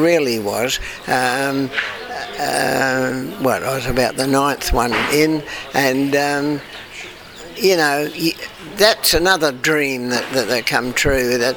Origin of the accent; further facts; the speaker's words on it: Adelaide, South Australia, Australia; also born or lived in Singapore / Malaysia; born and bred in Adelaide, apprenticed in Adelaide, and done all my early riding there. And then in 71, I went off to Singapore and Malaysia for 4 years. Then back to Adelaide and finally retired back in Adelaide.